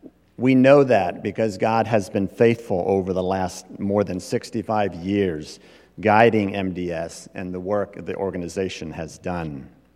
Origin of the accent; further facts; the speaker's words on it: Lancaster County, Pennsylvania, United States; I remember growing up in Lancaster County, Pennsylvania. I was surrounded most of my life with folks in the Mennonite faith.